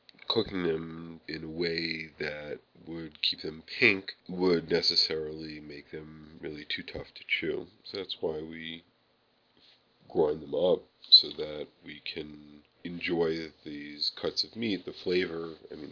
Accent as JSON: {"language": "English", "region": "New York", "country": "United States", "said": "That's right, I'm from New York and I call it chopped meat."}